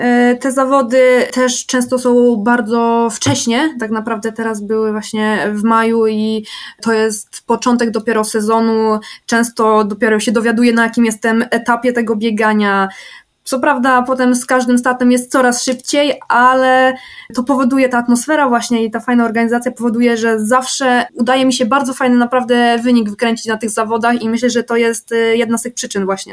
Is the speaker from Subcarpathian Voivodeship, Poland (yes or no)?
yes; Rzeszów, Subcarpathian Voivodeship, Poland; now in Łódź, Poland; Tak naprawdę siedzę tutaj już 3 lata, ale zostawiłam wszystko, co miałam. Pochodzę z Rzeszowa, tam też aktualnie moja rodzina właśnie przebywa